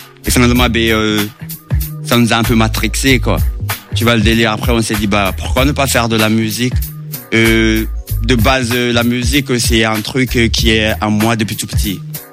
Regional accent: Conakry, Guinea; Moi, je viens de la commune de Ratoma, précisément Baorai, Simambosia.

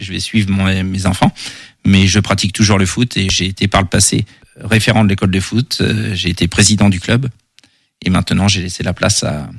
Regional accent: Trélazé, Pays de la Loire, France; now in Cornet, France; j'ai toujours habité dans la région angevine, effectivement, à Trélazé pendant 40 ans et depuis maintenant quelques années sur Cornet.

